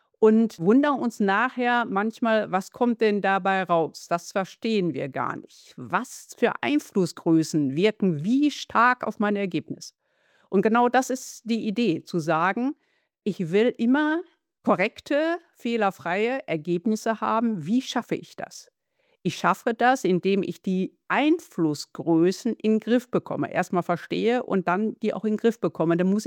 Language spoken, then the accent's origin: German; North Rhine-Westphalia, Germany; Ja, ich komme erstmal örtlich aus Nordrhein-Westfalen, aus dem schönen Lipperland und ist so 100 Kilometer von Hannover entfernt